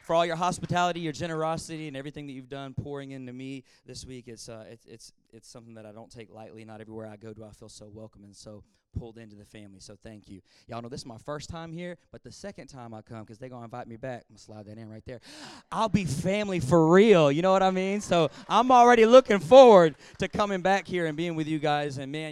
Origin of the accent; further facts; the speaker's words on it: Atlanta, Georgia, United States; I'm from Atlanta, Georgia, and where I preach in Atlanta, we like to talk back to the preacher.